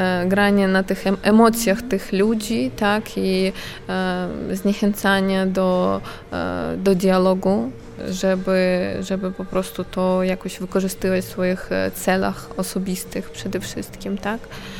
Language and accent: Polish; Ukraine; Polish is a second language; Ja uważam, że tutaj my jako Ukraińcy musimy się nauczyć się trochę od Polaków